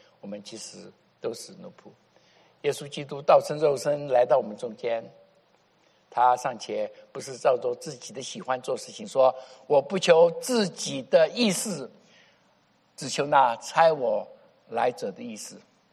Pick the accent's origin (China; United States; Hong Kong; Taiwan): United States; Chinese is a second language; 我们美国人跟别人不一样